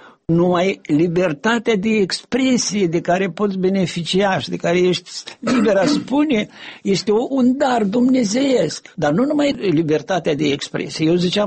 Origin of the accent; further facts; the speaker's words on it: Transnistria, Moldova; Vreau să spun chiar în satul meu, care este în zona separatistă, eu când merg și stau de vorbă cu oamenii